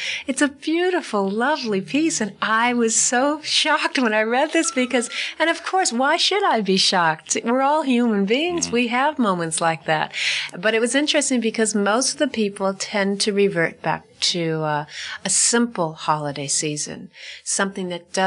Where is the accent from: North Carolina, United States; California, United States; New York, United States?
California, United States; I grew up in California, and for many years always celebrated Christmas in California